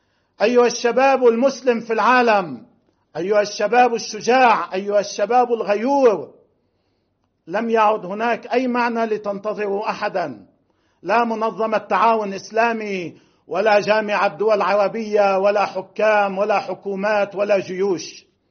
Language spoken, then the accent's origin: Arabic; Lebanon; وهكذا نفهم ما جرى عندنا في لبنان 1982